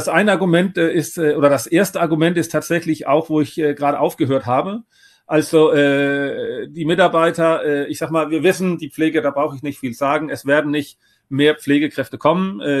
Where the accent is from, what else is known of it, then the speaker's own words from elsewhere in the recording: Denmark; ich komme ja aus Dänemark.